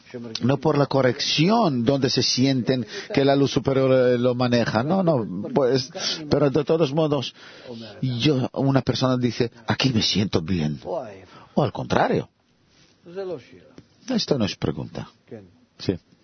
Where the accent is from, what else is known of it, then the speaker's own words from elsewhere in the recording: Israel; Yo soy de Israel. A lo mejor soy levista.